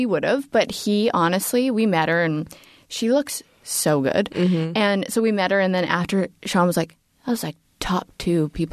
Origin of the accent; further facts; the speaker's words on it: Canada; I'm so Canadian.